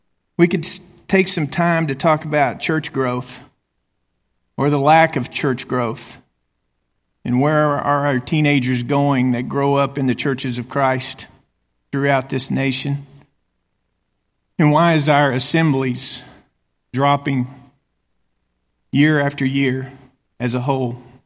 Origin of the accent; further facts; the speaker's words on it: Amarillo, Texas, United States; When I was growing up in Amarillo, Texas, I met Michael in the seventh grade. We went to Amarillo Junior College and then West Texas State University.